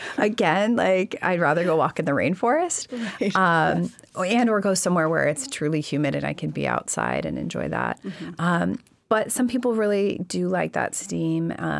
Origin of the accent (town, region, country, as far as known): Alaska, United States; born or raised there